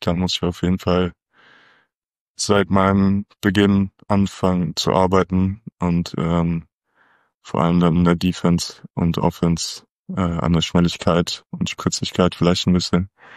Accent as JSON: {"language": "German", "town": "Münster", "region": "North Rhine-Westphalia", "country": "Germany", "said": "ich bin 20 Jahre alt, ich komme aus Münster ursprünglich"}